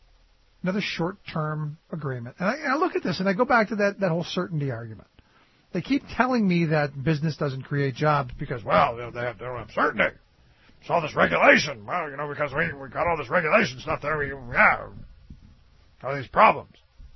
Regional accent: Cleveland, Ohio, United States; And I got to remember when I grew up in Cleveland, when the steel mills were the residual effect of them just polluting at will had killed everything in the lake.

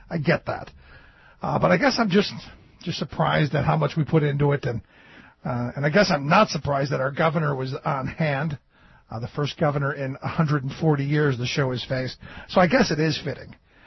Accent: Cleveland, Ohio, United States; You know, one of the meteorologists in my hometown of Cleveland

